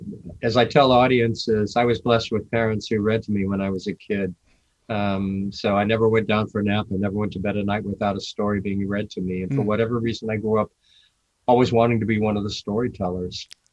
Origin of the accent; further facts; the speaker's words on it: Hood River, Oregon, United States; Those were the years I spent in Hood River, Oregon.